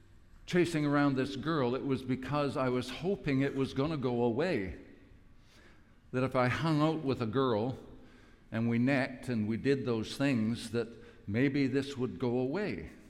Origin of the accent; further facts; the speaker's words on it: Winnipeg, Manitoba, Canada; Now you understand, I come from Winnipeg.